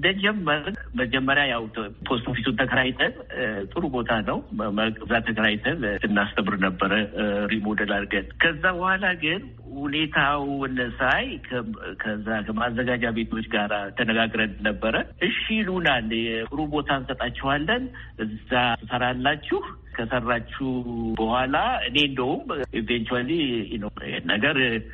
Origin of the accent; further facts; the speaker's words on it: Oromia, Ethiopia; born there; አባቴ፣ ዘመዶቼ ያሳደጉን በኢትዮጵያዊነት ነው። ደፍነትሊ የተወለድኩት ኦሮሞ ኤሪያ ነው። ግን ኦሮሞ ኤሪያም እንኳን አይባልም። ይገርምሃል፣ የሁሉ ሰው ያለበት ነበረ። ጉራጌዎች አሉ፣ አማራ አለበት፣ ኢቨን ትግሮችም የተወሰኑ ነበሩ።